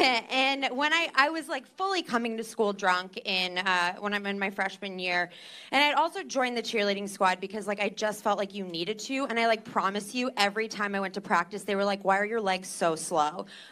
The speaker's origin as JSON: {"language": "English", "region": "New Jersey", "country": "United States", "said": "I am from New Jersey. Yeah, we got Jersey in the house. This is my Jersey stance."}